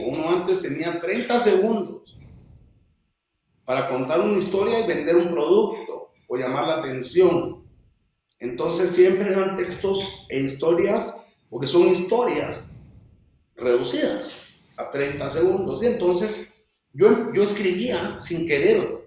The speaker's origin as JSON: {"language": "Spanish", "town": "Guatemala City", "region": "Guatemala Department", "country": "Guatemala", "tie": "born there", "said": "Yo nací aquí en la capital."}